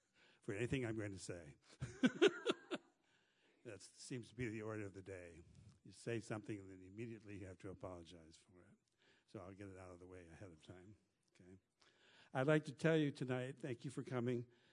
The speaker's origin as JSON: {"language": "English", "town": "Litchfield", "region": "Illinois", "country": "United States", "tie": "born there", "said": "I was born near Farmersville, Illinois. Actually at Litchfield, which is 15 miles down the road on Highway 66, in America's heartland."}